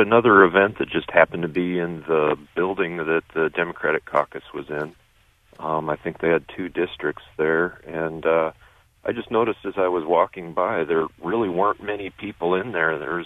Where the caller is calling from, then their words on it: Iowa, United States; I'm over in western Iowa by Sioux City.